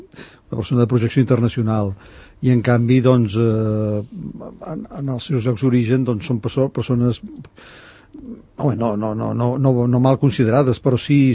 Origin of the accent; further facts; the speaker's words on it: Barcelona, Catalonia, Spain; now in Sant Cugat del Vallès, Spain; jo sóc barceloní d'origen, del barri de la Sagrada Família, i em sembla que devia ser per les mateixes dates que vaig venir cap aquí, perquè jo vaig venir a començaments dels 70